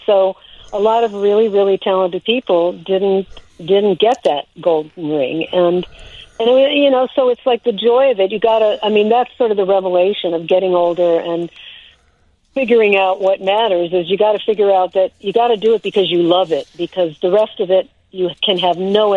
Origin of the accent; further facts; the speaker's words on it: Crystal Lake, Illinois, United States; also born or lived in Chicago, United States / Richmond, United States; I was born in Chicago. And then my family moved to Richmond, which is up in northern Illinois.